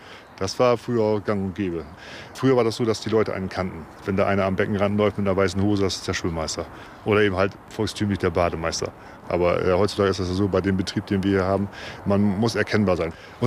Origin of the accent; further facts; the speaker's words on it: Rastede, Lower Saxony, Germany; Ich bin in Rastede groß geworden